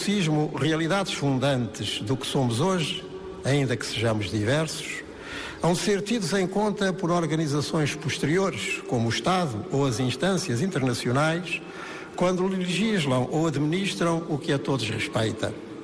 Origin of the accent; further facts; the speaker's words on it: Portugal; E como nós portugueses poderemos compreender e sentir isto mesmo.